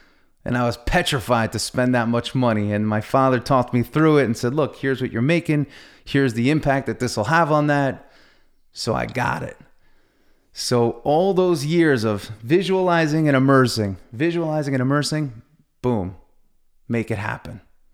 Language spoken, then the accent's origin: English; Long Island, New York, United States; I'm from Long Island, so I'm a bit of a car guy.